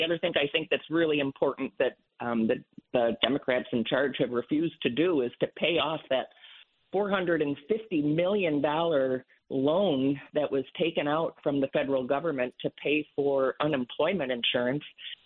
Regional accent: Chicago, Illinois, United States; moved away; And, you know, I grew up outside of Chicago. I've lived in Connecticut over 30 years, but we used to have forest preserves.

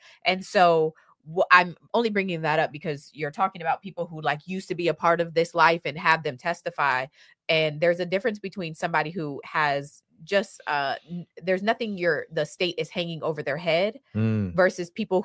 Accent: Chicago, Illinois, United States; I grew up in Chicago. I'm an expert.

